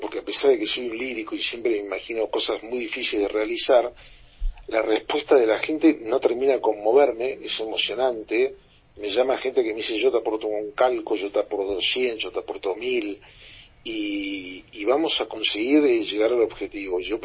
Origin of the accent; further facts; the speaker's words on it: Buenos Aires, Argentina; yo también soy de Buenos Aires como vos